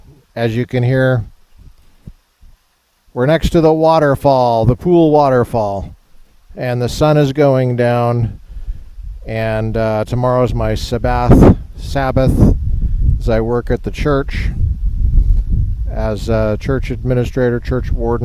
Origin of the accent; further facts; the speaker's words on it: Littleton, Colorado, United States; it's just down the street from Clement Park, just down the street from Columbine Library in Littleton, my hometown.